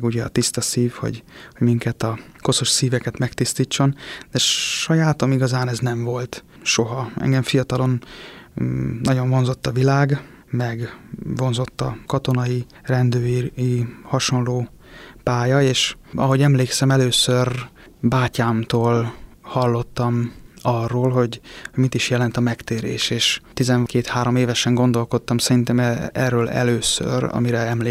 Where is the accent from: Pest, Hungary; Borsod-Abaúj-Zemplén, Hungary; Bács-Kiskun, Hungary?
Pest, Hungary; Százhalombatta; Szüleim amúgy a határon túlról valók, Kolozsvárról, Szatmárnémetiből. Én ide születtem már Szászalombattára